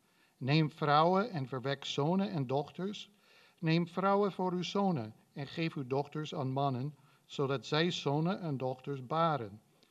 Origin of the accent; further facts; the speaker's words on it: United States; Dutch is a second language; voor diegenen die mij niet kennen. Ik kom uit Amerika, dus het spijt me, maar jullie moeten naar mijn kromme Nederlands luisteren